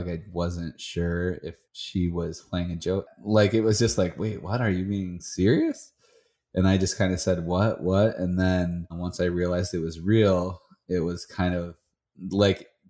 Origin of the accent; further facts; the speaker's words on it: Michigan, United States; I grew up in Southwest Michigan, big family. We had 8 kids, 2 stepkids. Kind of grew up in the... not really rural. It was sort of like hugging right up against the lake.